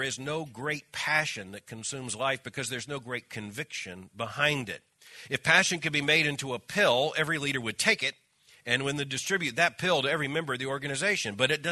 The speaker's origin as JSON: {"language": "English", "region": "Florida", "country": "United States", "tie": "born or raised there", "said": "I grew up in South Florida."}